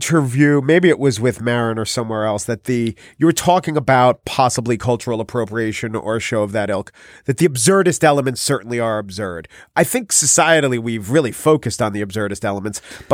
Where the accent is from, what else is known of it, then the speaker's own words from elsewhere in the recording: New York, United States; New York.